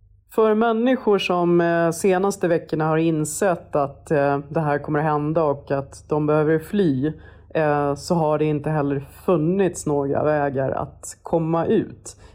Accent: Kabul, Afghanistan

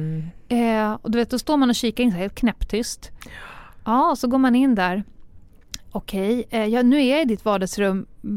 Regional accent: Stockholm, Stockholm County, Sweden; Det där är någonting man aldrig upplevt som stockholmare.

